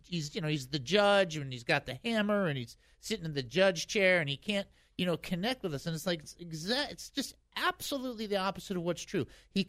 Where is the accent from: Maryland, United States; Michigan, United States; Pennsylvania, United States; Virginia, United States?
Michigan, United States; Detroit; So, you know, I'm from Detroit, so of course I'm going in.